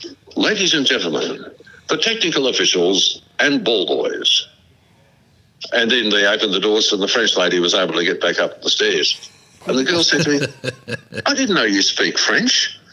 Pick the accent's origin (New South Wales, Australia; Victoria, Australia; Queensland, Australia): New South Wales, Australia; Sydney; I grew up in Sydney. I went to the King's School of Parramatta.